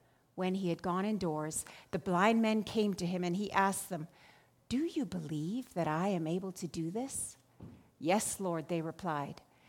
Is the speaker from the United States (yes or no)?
no; India; now in Calgary, Canada; And I grew up in India, where people played cricket a lot.